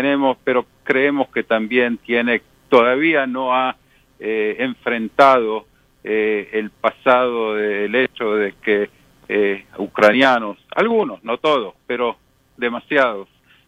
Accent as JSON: {"language": "Spanish", "region": "Buenos Aires", "country": "Argentina", "tie": "born or raised there", "said": "yo nací y crecí en la Argentina, en Buenos Aires"}